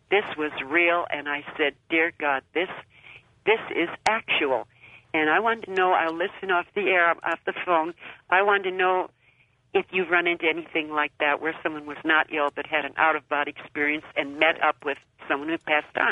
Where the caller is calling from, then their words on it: Las Vegas, Nevada, United States; I'm calling from Las Vegas.